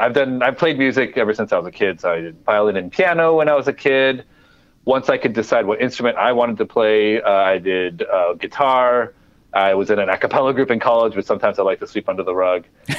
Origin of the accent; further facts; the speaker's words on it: Midwest, United States; When I was growing up in the Midwest, I think, there's a lot of conflict between trying to reconcile my home identity with my Koreanness